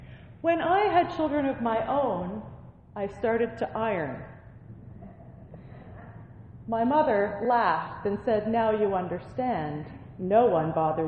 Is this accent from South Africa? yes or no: no; Canada; One of my favorite things about being Canadian is that we are able, most of the time, to laugh at ourselves.